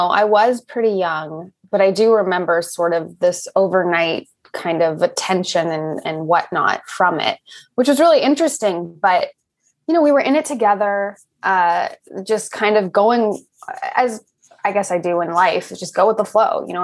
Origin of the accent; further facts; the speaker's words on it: Los Angeles, California, United States; I had done it a bit when I was younger before The OC because I grew up in Los Angeles.